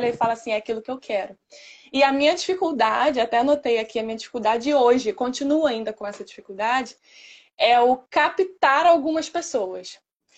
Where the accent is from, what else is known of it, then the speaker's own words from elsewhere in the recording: São Gonçalo, Rio de Janeiro, Brazil; Sou de São Gonçalo, do Rio de Janeiro. É, no Rocha, mais precisamente.